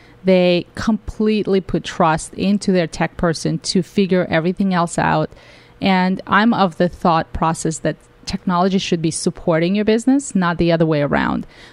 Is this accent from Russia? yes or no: yes; Russia; now in United States; I was good in math. I came from Russia, so when I came to the United States, I felt like I was way above average, so that helped.